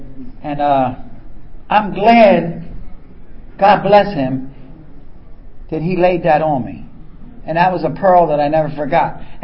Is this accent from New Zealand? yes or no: no; East Coast, United States; I was the kid from the East Coast, and they were all from the West Coast.